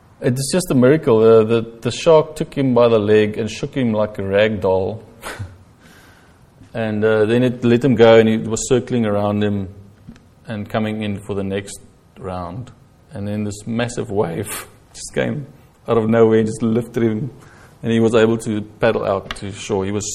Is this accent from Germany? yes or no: no; South Africa; now in United Kingdom; I came over from South Africa and I was working in London.